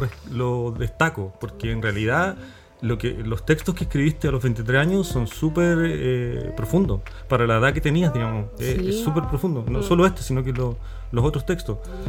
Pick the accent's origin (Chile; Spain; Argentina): Chile; La Serena, Coquimbo; yo también lo vi, yo soy de La Serena y también hay harta gente que escribe